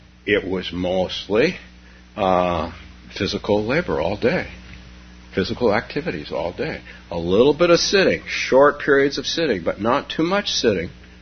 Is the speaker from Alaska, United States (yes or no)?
no; Palo Alto, California, United States; So I started a Zen group many, many years ago in my hometown of Palo Alto with Stanford students.